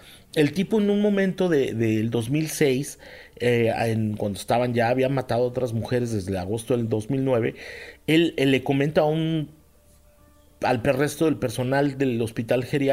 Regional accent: Texas, United States; es que ya no hablo inglés y el español se me está olvidando. Soy un mexicano de Texas o un tejano mexicano, yo ya ni sé. Estoy hecho bolas. Ajá, exacto, un pocho.

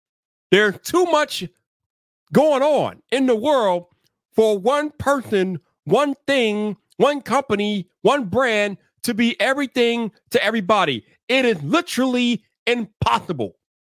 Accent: Chicago, Illinois, United States; Y'all know me. I'm from Chicago. I follow this stuff closely.

